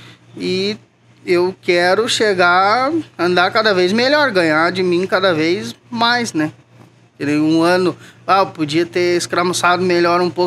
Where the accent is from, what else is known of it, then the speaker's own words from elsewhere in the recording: Canela, Rio Grande do Sul, Brazil; De Canela.